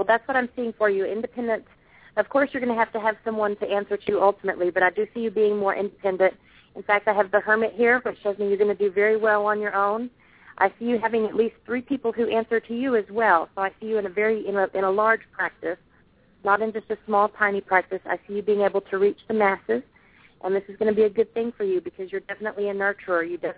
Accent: Texas, United States; The Texas Rangers, of course. The Rangers. I'm a Texas gal.

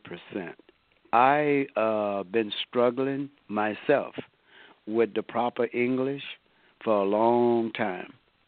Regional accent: Lake Charles, Louisiana, United States; also born or lived in Lawtell; I grew up in Lake Charles, but I was born in Lawtail.

